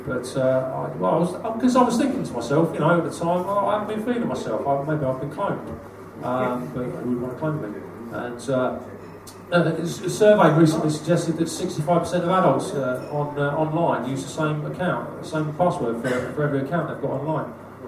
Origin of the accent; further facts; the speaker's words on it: Milton Keynes, South East England, United Kingdom; now in Aberdeen, United Kingdom; Yeah, I'm originally from Milton Keynes, but now I live in Aberdeen, so, you know, out of a frying pan.